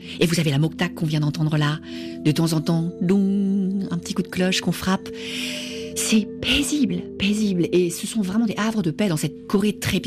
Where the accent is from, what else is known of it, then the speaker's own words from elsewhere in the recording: France; now in South Korea; En plus, je suis française d'origine, donc les gens disent, elle est française